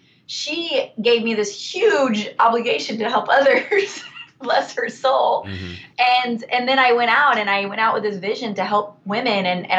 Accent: Long Beach, California, United States; now in Lake Forest, United States; I was from Long Beach, California.

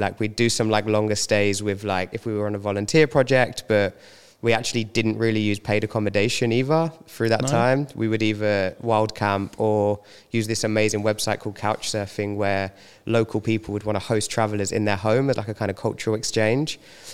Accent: London, United Kingdom; I mean, I grew up in London, so I used to see boats a lot, like at Camden or in East London.

